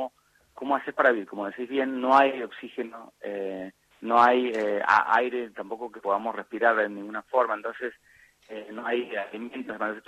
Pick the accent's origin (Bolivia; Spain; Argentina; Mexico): Argentina; Mendoza; Exactamente, mendocina.